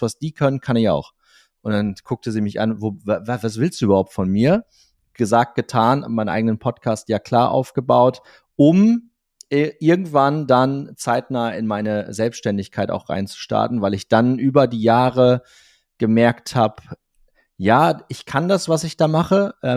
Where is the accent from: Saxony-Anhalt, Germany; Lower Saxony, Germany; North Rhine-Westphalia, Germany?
Lower Saxony, Germany; Cloppenburg; wo ich auch groß geworden bin in Kloppenburg. Meine Eltern sind dann vor vielen, vielen Jahren umgezogen.